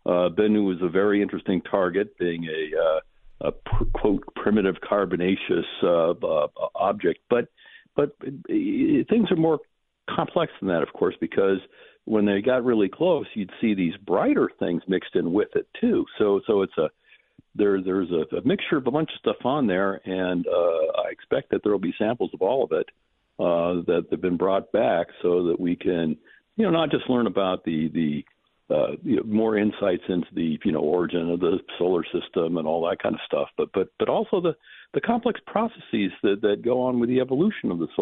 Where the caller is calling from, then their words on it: Oregon, United States; I'm calling from Oregon, and where it's cloudy, rainy in the 60s, and for me, that's perfect weather.